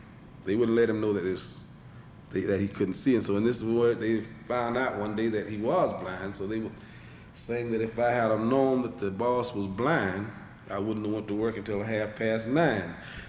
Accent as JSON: {"language": "English", "region": "Georgia", "country": "United States", "lives_now": "Brunswick, United States", "said": "But I'm originally from Southwest Georgia and moved to Southeast Georgia with Brunswick, Georgia."}